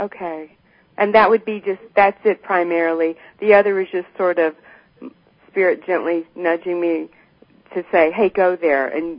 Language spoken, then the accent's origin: English; Texas, United States; I grew up in Texas on the Gulf Coast, so I kind of live in many, many places.